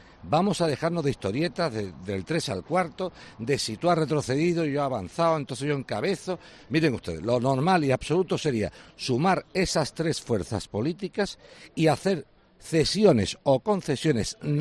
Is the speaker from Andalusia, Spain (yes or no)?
yes; Seville, Andalusia, Spain; born there; Yo nací en Sevilla, capital.